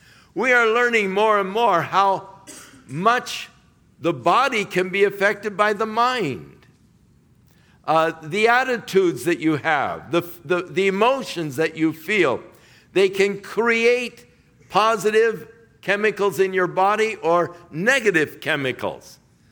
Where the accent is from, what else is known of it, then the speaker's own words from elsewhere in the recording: Ventura, California, United States; And I grew up in Ventura. I knew this guy.